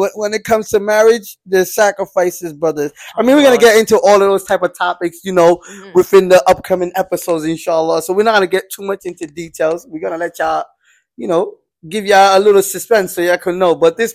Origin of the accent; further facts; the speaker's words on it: Bronx, New York, United States; also born or lived in Brooklyn; I grew up in the Bronx. I don't know nothing about Brooklyn, so we're just gonna say I'm from the Bronx.